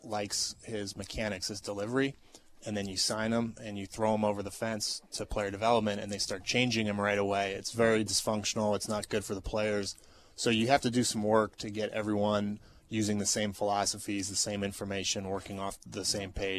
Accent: Virginia, United States; Number one is I happen to be from this region. I grew up in Northern Virginia. Have a ton of family here and know this city really well.

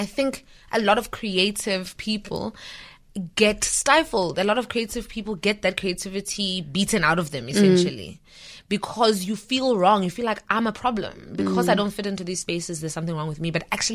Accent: Shirley Village, Limpopo, South Africa; also born or lived in Elim; I was born in Elim, and I grew up in Shirley Village right next to Elim.

